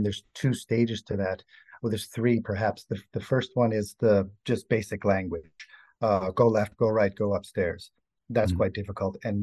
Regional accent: Boston, Massachusetts, United States; moved away as an adult; now in Bratislava, Slovakia; I'm from the United States, from Boston. Okay. I came to Bratislava about 8 years ago to join my beautiful wife.

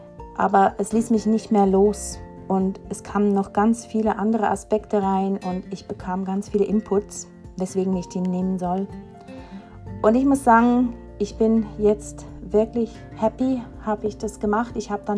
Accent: Switzerland; Ich bin ja Schweizerin, man hört es ja.

